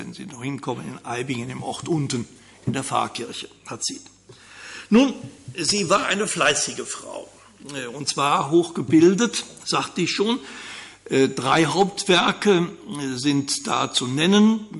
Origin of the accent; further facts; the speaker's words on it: Bonn, North Rhine-Westphalia, Germany; born there; ich bin in Bonn geboren, in Köln geweiht unter von Kardinal Höfner, 69.